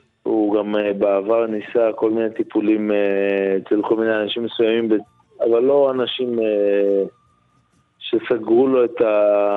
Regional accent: North, Israel; מאזור הצפון.

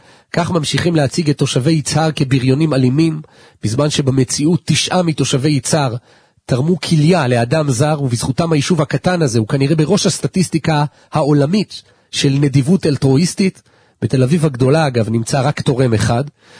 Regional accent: Elkana, West Bank, Palestine; כילד תמים, בן אלקנה, העברתי את מבטי מהמילים בעיתון אל הברז הפשוט שלנו

